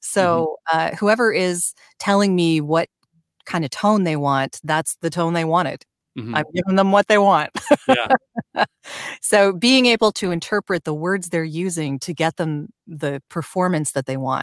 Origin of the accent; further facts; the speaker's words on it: Canada; like I'm Canadian. So, so when it comes to doing political stuff in the US, I sort of have, a reason to care, but it's not my country.